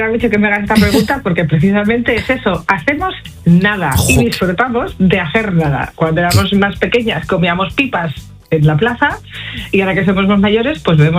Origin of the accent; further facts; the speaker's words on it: Mahide, Castile and León, Spain; Mi pueblo se llama Maide y está en la comarca de Aliste. Es el típico pueblo, con sus vacas, sus ovejas, su pilón.